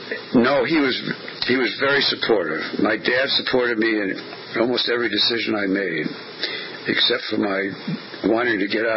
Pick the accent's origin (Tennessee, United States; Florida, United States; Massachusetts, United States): Massachusetts, United States; Fall River; Well, I was born in Fall River in 1924 in a family of five. And went to the public schools there through junior high school, eighth grade